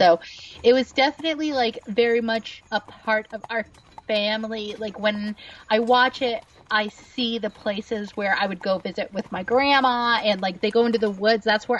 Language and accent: English; Florida, United States; So I am a homesteader from Florida.